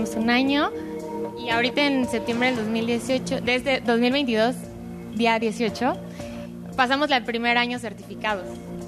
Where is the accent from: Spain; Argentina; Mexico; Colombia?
Mexico; Celaya, Guanajuato; y pues vengo de Celaya.